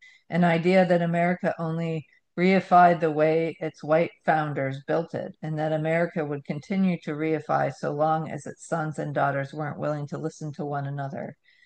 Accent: Newport News, Virginia, United States; born there; In 1961, I was born in Newport News, Virginia. 1961. It's 2012 here in Selma, Alabama.

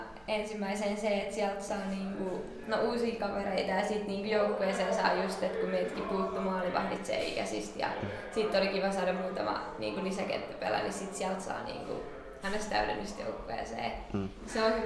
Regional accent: Salo, Southwest Finland, Finland; Mä oon salolainen, kohta turkolainen, 16-vuotias salolainen.

